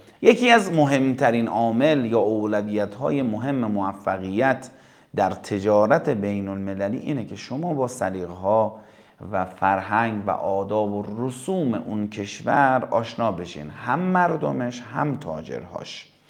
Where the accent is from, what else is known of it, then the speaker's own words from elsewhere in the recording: Iran; من بر این اعتقادم که ما ایرانی هستیم